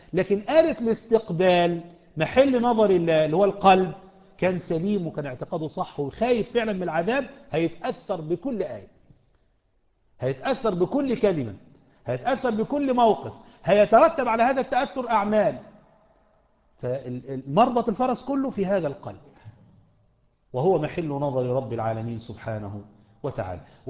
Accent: Egypt; ده انا وانت مصريين ودي مصريتنا العريقه

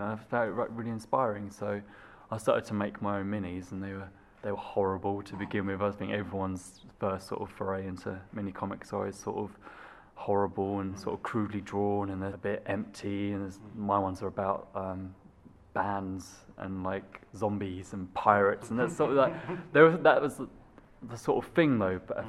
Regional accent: England, United Kingdom; he was from England and I was from England

